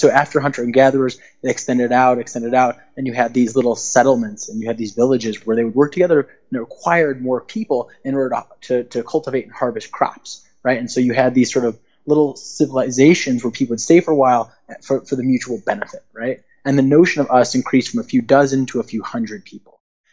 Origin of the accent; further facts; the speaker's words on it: Chicago, Illinois, United States; When I grew up there, I was in the suburbs. It was incredibly safe, and it still is incredibly safe